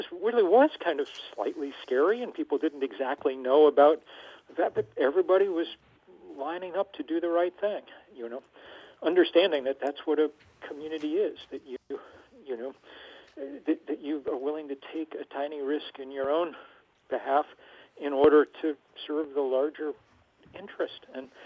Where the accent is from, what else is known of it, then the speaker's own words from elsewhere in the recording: Lexington, Massachusetts, United States; a memoir of growing up in Lexington